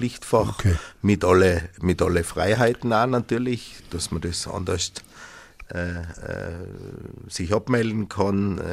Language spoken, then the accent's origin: German; Lienz, Tyrol, Austria; meine Wurzeln sind ja auch da im Franziskanerkloster in Lienz, also schon lustig, dass ich da wieder da sein darf, wo ich aufgewachsen bin